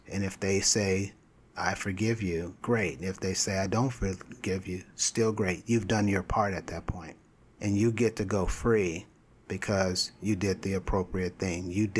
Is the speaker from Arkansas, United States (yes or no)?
no; California, United States; because like we're from California, so, you know, we act like Californians from time to time.